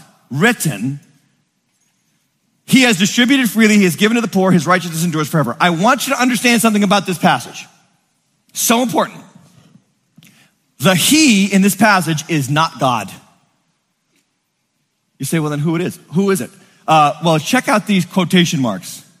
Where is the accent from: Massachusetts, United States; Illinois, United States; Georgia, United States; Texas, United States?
Massachusetts, United States; You know where I'm from? I'm from Western Massachusetts.